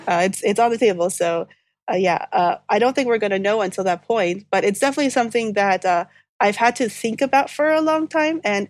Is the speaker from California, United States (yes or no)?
no; New York City, New York, United States; Because like, you know, I grew up in New York City, so I was allowed to be like loud and obnoxious in public if I needed to be.